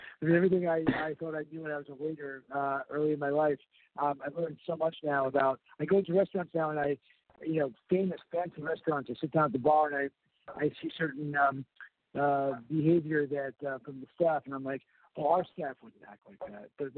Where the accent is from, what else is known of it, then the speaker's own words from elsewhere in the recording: New York City, New York, United States; I'm a New Yorker, first and foremost, and I love shooting in New York.